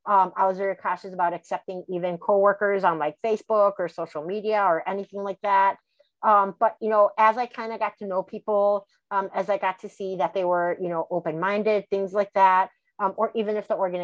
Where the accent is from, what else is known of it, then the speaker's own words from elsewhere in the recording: Chicago, Illinois, United States; I'm from the Chicagoland area. And so, you know, big cities tend to also be a little bit more liberal